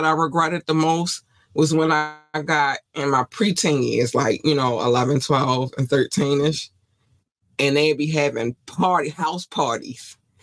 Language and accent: English; Baltimore, Maryland, United States; because I grew up in Baltimore City. So we were playing on concrete, fire escapes.